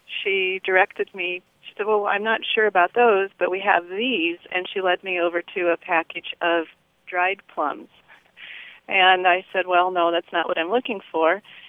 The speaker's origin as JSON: {"language": "English", "region": "Midwest", "country": "United States", "tie": "born or raised there", "said": "Growing up in the Midwest, you didn't get that much fresh fruit"}